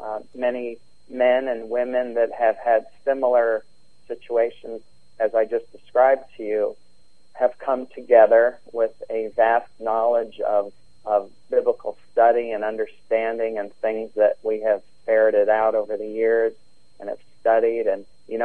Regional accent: Orlando, Florida, United States; also born or lived in Pennsylvania; Well, I grew up in Orlando down here. My parents moved down here when I was young, so I've been down in Florida most of my life. Originally from Pennsylvania

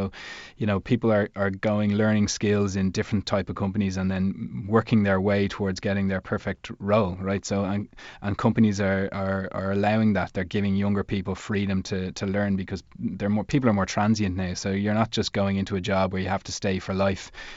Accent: Ireland; We're from the Republic.

